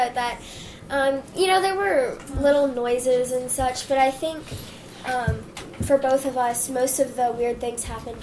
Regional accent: United Kingdom; accent: British; I stayed in my British accent the whole time while filming, so...

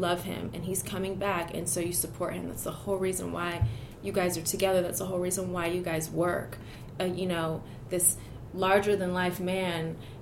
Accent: United States; because, you know, I'm American

